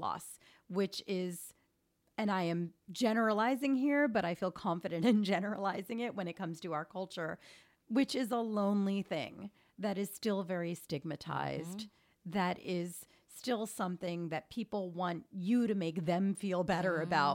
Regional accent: Philadelphia, Pennsylvania, United States; I'm from Philadelphia originally, so they kept driving back to Philly.

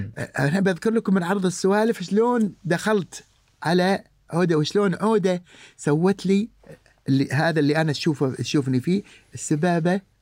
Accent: Kuwait; هو اول مطرب رجالي يدش مجتمع النساء عندنا بالكويت

